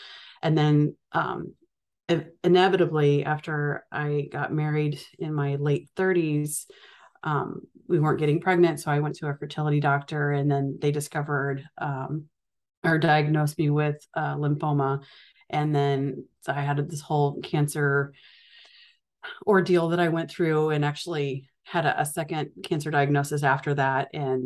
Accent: St. Louis, Missouri, United States; born there; So I was born in the St. Louis area, but I've moved a lot in my life. I've lost count, but it's close to 40 times. I went to 15 schools between kindergarten and 11th grade.

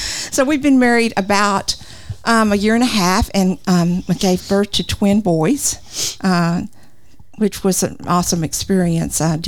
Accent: Vernon, Texas, United States; we moved back to my hometown, Vernon, Texas, and stayed there for like 22 years.

